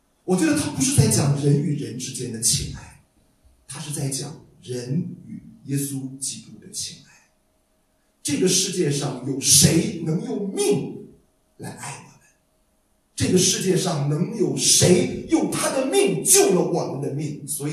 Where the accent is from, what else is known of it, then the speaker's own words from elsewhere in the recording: Shandong, China; moved away as an adult; now in Canada; 因为我们是山东人，我爸爸特别喜欢吃面条